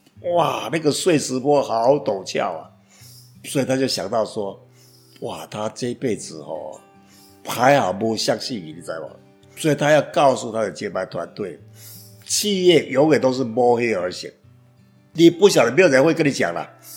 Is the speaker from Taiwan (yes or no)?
yes; Taiwan; 所以你看我们台湾，我们中国人一样写得很好